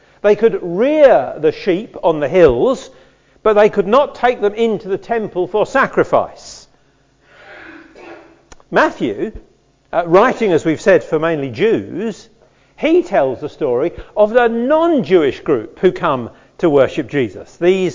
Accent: Farnham, South East England, United Kingdom; I come from Farnham. I'm a retired pastor

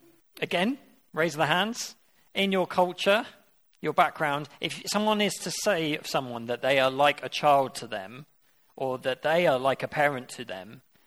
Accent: United Kingdom; because I'm British

